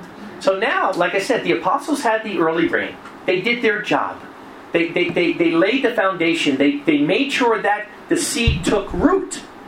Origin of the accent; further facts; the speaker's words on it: New Jersey, United States; now in Israel; Like, I come from New Jersey, where it rains all year round. We have four seasons.